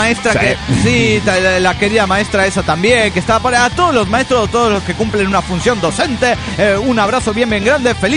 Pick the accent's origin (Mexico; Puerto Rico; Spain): Mexico; Querétaro; vino de paseo a Querétaro, mi ciudad de origen.